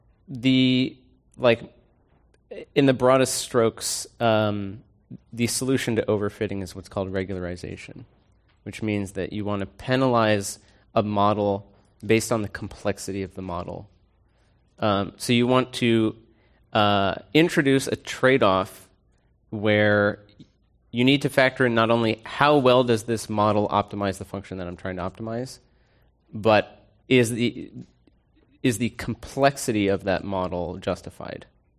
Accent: East Coast, United States; I'm from the East Coast

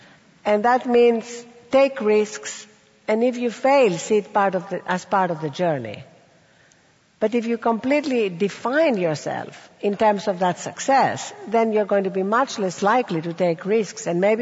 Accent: Athens, Attica, Greece; And when we were growing up in Athens, with little money

